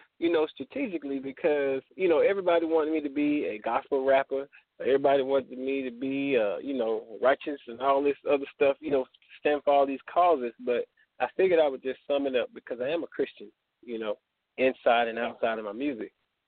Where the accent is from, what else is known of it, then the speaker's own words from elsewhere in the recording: Tuskegee, Alabama, United States; now in Atlanta, United States; Right now I'm located in ATL, Atlanta, Georgia. And but originally, you know, I'm from a little historic town in Tuskegee, Alabama